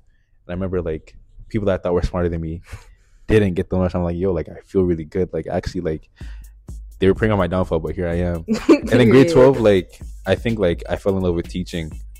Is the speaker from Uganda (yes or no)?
no; Ottawa, Ontario, Canada; also born or lived in Sierra Leone / United States; I want to say I grew up here, but my first memory was in Sierra Leone, and I have a couple memories from the States as well, but like I guess, you know, I'm really Canadian for real.